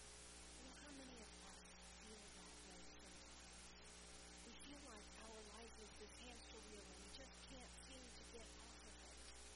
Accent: Greenville, United States; As many of you know, I grew up here in Greenville and at Trinity.

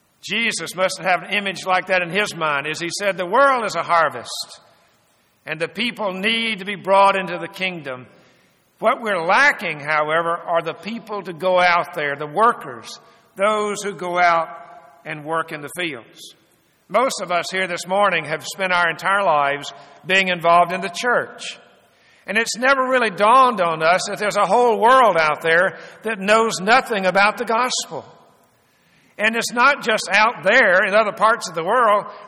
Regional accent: Georgia, United States; Many of you know that I grew up in South Georgia. Now, you don't see this much in Georgia anymore, but when I was growing up, there were lots and lots of cotton fields.

